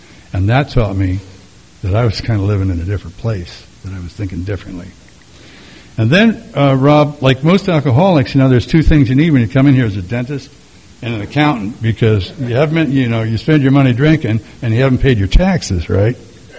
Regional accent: California, United States; And I'm originally from California.

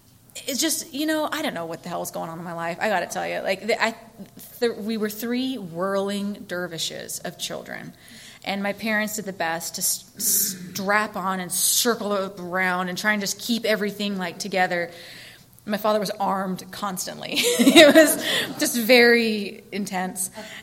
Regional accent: San Diego, California, United States; also born or lived in North Carolina; But anyways, I was born in North Carolina, and you know, we moved to San Diego when my dad went into the reserves, and so I started school here. I was in the first grade here.

